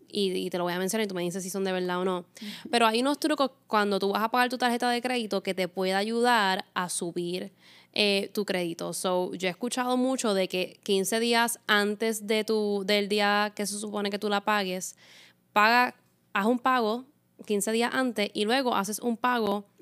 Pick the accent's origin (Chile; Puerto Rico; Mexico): Puerto Rico; No sé cómo se dice su nombre, yo soy boricua, pero...